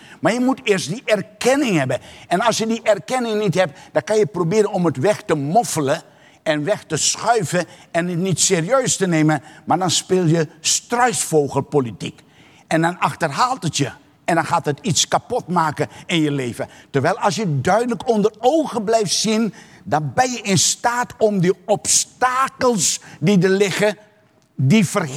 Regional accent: Suriname; net zoals wij als Surinamers dingen meenemen uit onze cultuur, uit onze opvoeding, dat niet juist is.

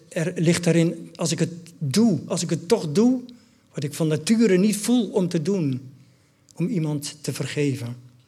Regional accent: Netherlands; Dat vinden we allemaal, zeker als Nederlanders. Ik denk dat de Belgen het misschien beter eraf brengen. Maar als Nederlanders laten we ons niet zo gemakkelijk dingen gezeggen.

